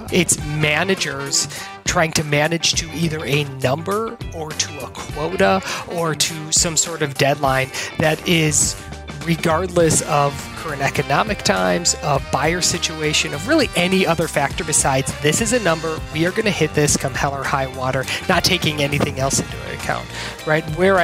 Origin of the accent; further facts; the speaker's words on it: Wisconsin, United States; Well, I grew up in Wisconsin in an entrepreneur.